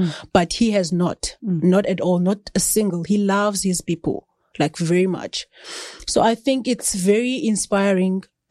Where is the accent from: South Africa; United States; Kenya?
South Africa; Port Elizabeth, Eastern Cape; now in Hermanus, South Africa; In Port Elizabeth.